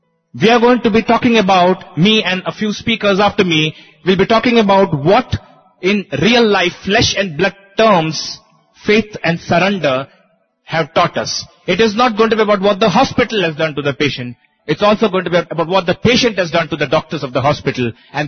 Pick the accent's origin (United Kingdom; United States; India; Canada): India; Mumbai, Maharashtra; I came from Bombay, and shocked to the core, I had never seen something like this happen back home.